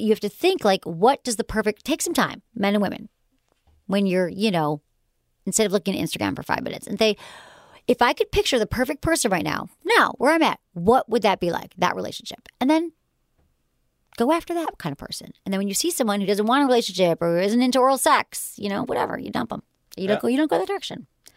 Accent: Michigan, United States; accent: Michigan; And that's my Michigan accent.

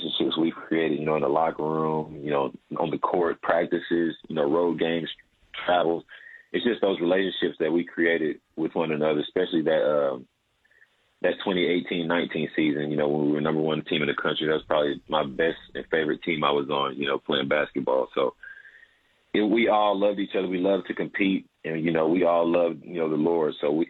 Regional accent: Knoxville, Tennessee, United States; because, you know, it's in my hometown.

